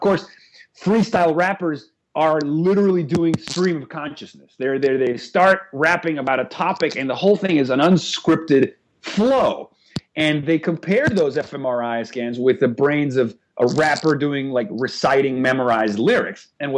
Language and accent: English; Caracas, Capital District, Venezuela; moved away as an adult; I grew up in Venezuela, and I lived in Caracas, the capital, until I was 18. And I grew up bilingual. Like I basically, in my house, they spoke English and Spanish at the same time.